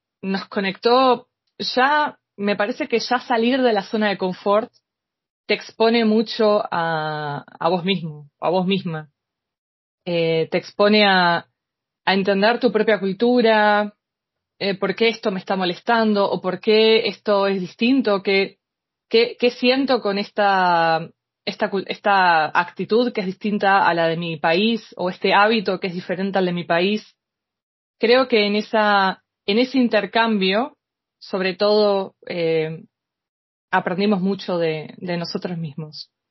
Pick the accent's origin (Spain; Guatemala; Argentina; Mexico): Argentina; also born or lived in Brazil; nací en Brasil y entonces fui muchas veces a Brasil a pesar de vivir en Argentina